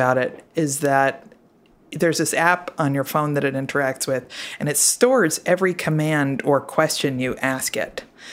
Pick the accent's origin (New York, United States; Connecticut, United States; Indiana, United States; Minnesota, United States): Connecticut, United States; And there was one that was news from my home state of Connecticut.